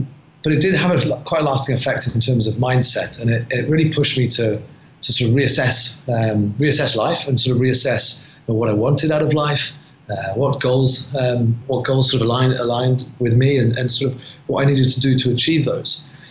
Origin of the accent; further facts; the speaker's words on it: Wales, United Kingdom; now in Dubai, United Arab Emirates; A background being Welsh, rugby was obviously a big part of me growing up.